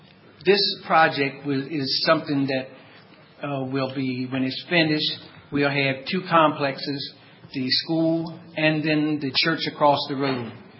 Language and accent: English; Cambridge, Maryland, United States; I am from Cambridge, Dorchester County, and we live in a little sub-community called Christ Rock